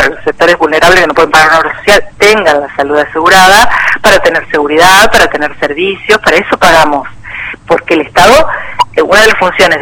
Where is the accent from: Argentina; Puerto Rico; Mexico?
Argentina; Rosario, Santa Fe; nosotros como rosarinos